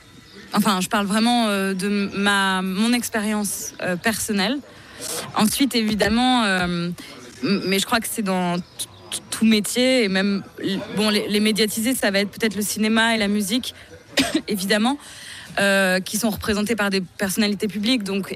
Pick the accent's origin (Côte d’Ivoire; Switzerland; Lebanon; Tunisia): Switzerland; now in Paris, France; je leur dis non, je suis suisse.